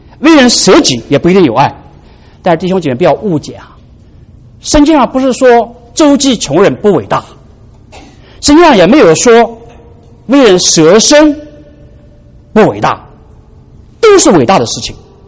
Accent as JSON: {"language": "Chinese", "country": "China", "said": "我们中国人叫沽名钓誉"}